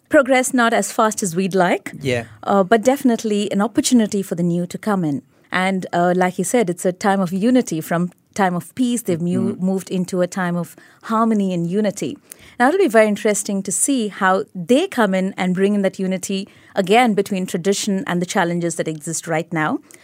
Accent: India; As an Indian, I'm quite proud of them.

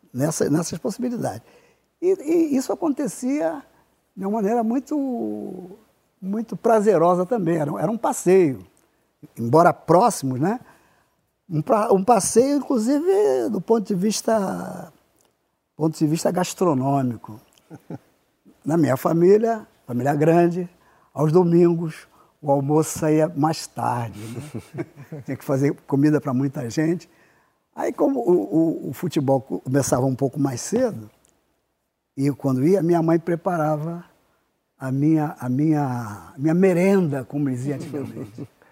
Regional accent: Rio de Janeiro, Brazil; Eu morava no Irajá, nasci no Irajá e me criei no Irajá. Só saí com 26 anos.

